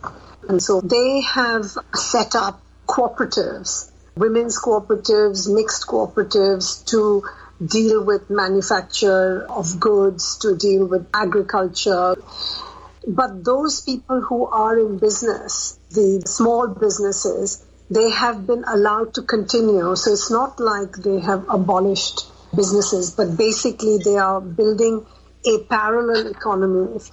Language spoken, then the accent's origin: English; India; discussing India, because I'm from India, so he wanted to talk about Indian culture